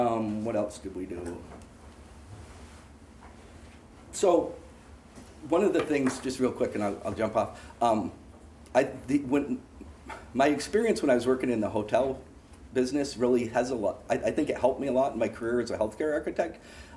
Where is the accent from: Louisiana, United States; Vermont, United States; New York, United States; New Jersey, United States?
Vermont, United States; And so I grew up in Vermont. I went to college the first time in New Hampshire.